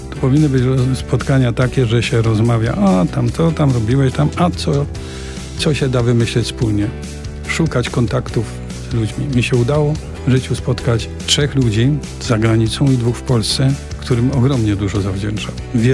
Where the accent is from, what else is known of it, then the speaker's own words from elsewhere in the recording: Silesian Voivodeship, Poland; Obydwaj jesteśmy ze Śląska